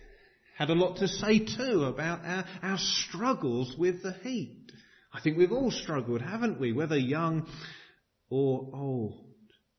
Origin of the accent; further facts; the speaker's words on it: England, United Kingdom; I mean, as English people, we always like to talk about the weather